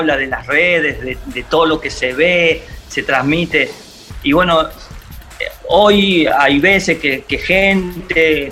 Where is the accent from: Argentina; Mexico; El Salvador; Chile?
Argentina; Malabrigo, Santa Fe; born there; yo tengo hoy 52 años y desde que nací en Malabrigo, mi casa natal, pasé por casi 40 casas en toda mi vida.